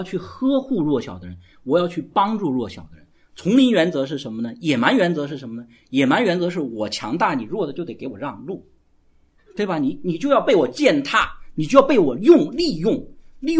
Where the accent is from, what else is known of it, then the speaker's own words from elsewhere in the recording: China; 道德主义看事情是扭曲的，这是我们中国人很大的一个软弱。